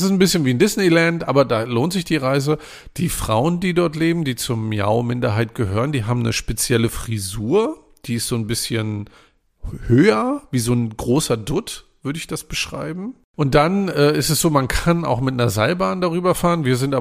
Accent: Germany; Ich als Deutscher mag gerne Kartoffeln, die 30 Minuten gekocht wurden

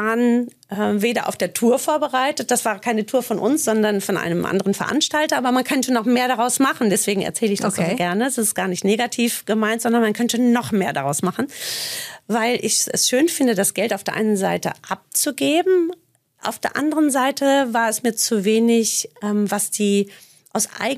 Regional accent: North Rhine-Westphalia, Germany; gebürtig sind wir aus dem Sauerland

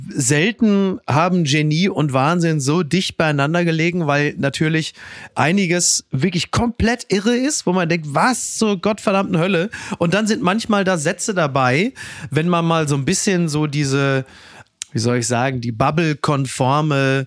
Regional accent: Castrop-Rauxel, North Rhine-Westphalia, Germany; die Heimkehr nach Castrop-Rauxel, nach Henrichenburg in mein Heimatdorf.

